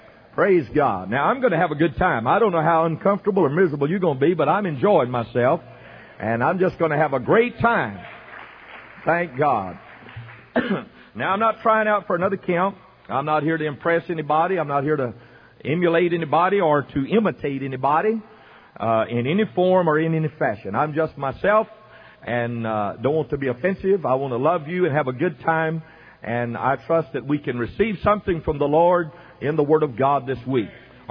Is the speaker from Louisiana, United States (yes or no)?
yes; Louisiana, United States; I was born and raised in LaSalle Parish. In fact, I pastored two blocks from where I graduated from high school.